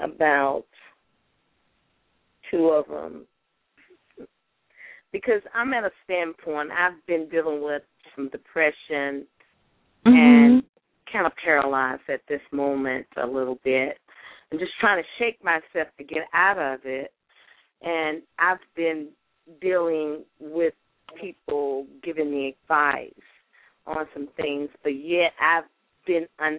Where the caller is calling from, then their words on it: Tennessee, United States; I'm calling from Tennessee.